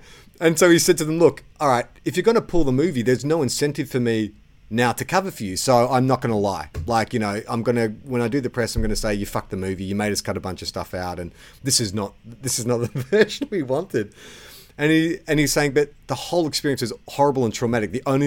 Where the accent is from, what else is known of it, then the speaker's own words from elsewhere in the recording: Australia; now in London, United Kingdom; As an Aussie living in London, working in the NHS